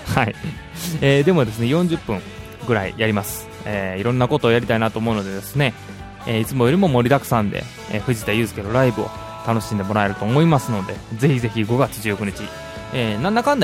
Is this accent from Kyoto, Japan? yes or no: yes; Kyoto, Japan; 京都で、地元京都で、ボックスホールというところで、ライブしたいなと思います。